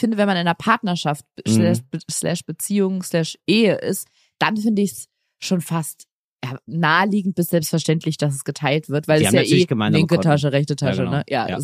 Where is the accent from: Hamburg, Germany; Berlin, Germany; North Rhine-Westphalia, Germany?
Berlin, Germany; born or raised there